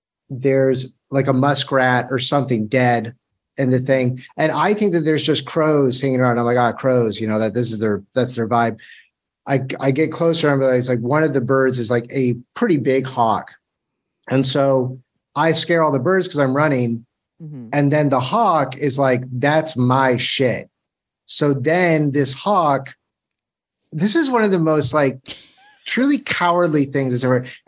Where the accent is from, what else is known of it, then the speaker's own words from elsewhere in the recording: Florida, United States; I mean, I'm from Florida.